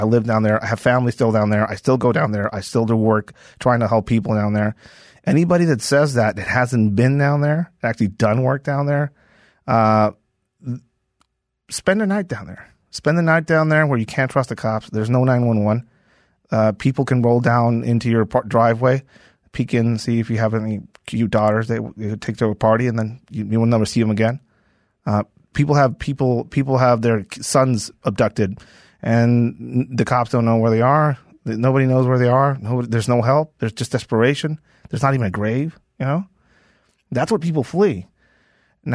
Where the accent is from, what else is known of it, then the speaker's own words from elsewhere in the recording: Mexico; English is a second language; moved away; I'm an immigrant. Like, I'm from Mexico. I went through the process legally.